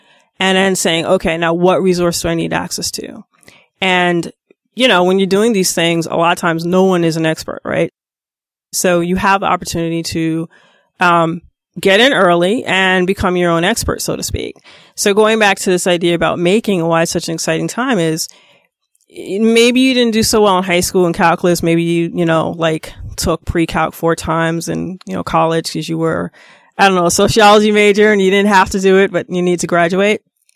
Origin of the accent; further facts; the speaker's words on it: New York, United States; I'm a New Yorker, right? So I commute by bus and train. I live in Queens.